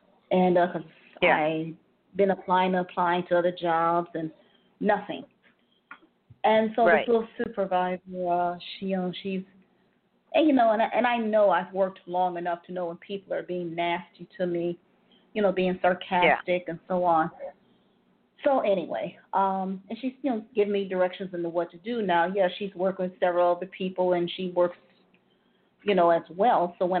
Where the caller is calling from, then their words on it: Ohio, United States; I'm calling from Ohio.